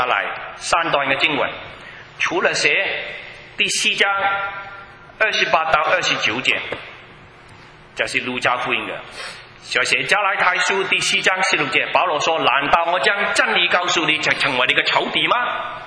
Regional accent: Edmonton, Alberta, Canada; also born or lived in Hong Kong; 好像我出生在香港，我成长是在 Edmonton 那个地方，

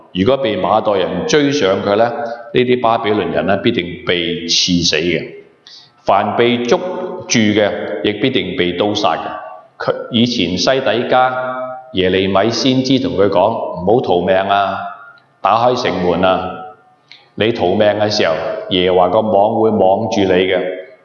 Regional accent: Hong Kong; now in Canada; 你看到我们中国人，其实我们在香港来的，有些人在别的地方来，来到这个北美的地方

